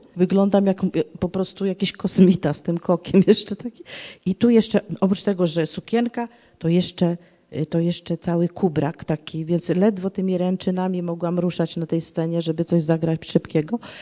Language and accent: Polish; Iran; ja przyjechałam z Iranu, tam musiałam w szmatkach na głowie, nie mogłam śpiewać